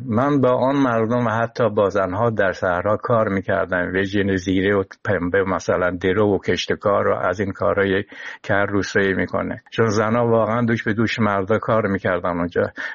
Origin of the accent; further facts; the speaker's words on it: Khorasan, Iran; accent: Khorasani; first language Khorasani; moved away as an adult; زبان مادری من خراسانی است، باز هم به گمان خودم از آنجا که پیش از جلای وطن زبان و نثر من هویت و تشخص پیدا کرده بود